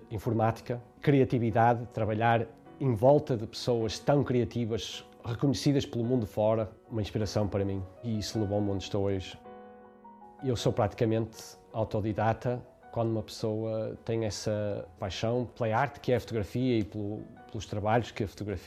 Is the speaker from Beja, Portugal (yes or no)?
no; Porto, Portugal; now in London, United Kingdom; sou natural do Porto, estou em Londres há 25 anos.